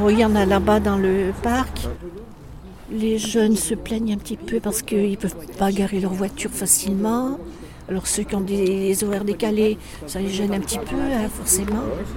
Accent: Fontaine, Auvergne-Rhône-Alpes, France; born there; J'ai tout connu puisque je suis née ici à Fontaine.

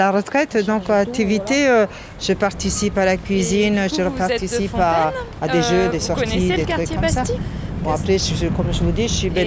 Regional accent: Italy; French is a second language; puisque moi, je suis italienne, donc j'ai appris à apprendre le français, à écrire un peu

